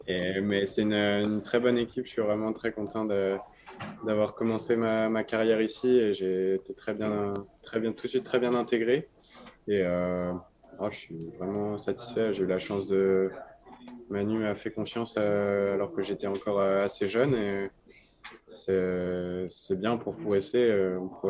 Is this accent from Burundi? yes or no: no; France; surtout en tant que Français